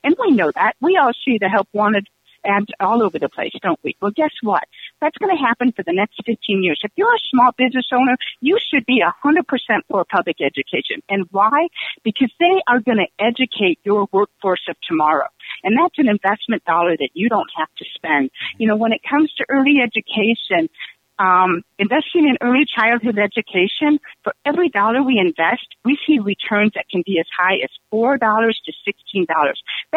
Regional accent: Bird Island, Minnesota, United States; I grew up in Bird Island, Minnesota.

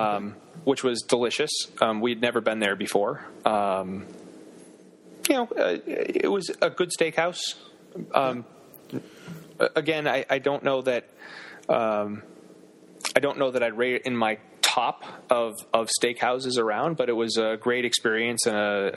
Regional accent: Massachusetts, United States; I'm from Massachusetts, so I'm pretty used to the cold.

